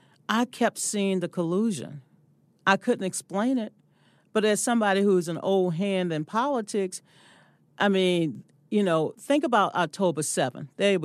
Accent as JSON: {"language": "English", "region": "the South", "country": "United States", "said": "And remember, I'm from the South"}